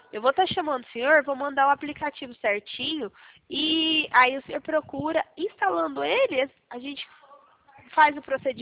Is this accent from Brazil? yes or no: yes; Minas Gerais, Brazil; Mas eu também sou de Minas. Sou mineira